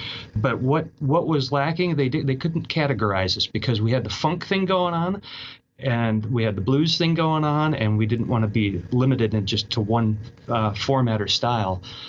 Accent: Chicago, Illinois, United States; I mean, I'm from the Chicago area, and Chicago, of course, is a music city big time with the blues and everything.

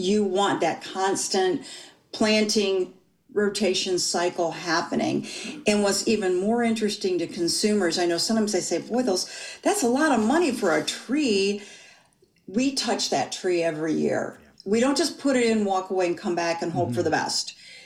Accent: Michigan, United States; Michigan, that's my home state. We call it the flat land, but we still like those hills and valleys.

